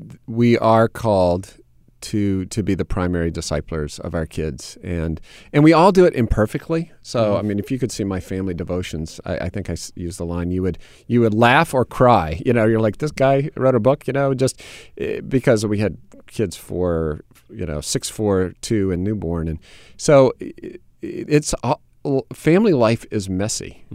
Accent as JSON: {"language": "English", "region": "the South", "country": "United States", "tie": "born or raised there", "said": "So the football team, I grew up in the South, so I follow University of Alabama."}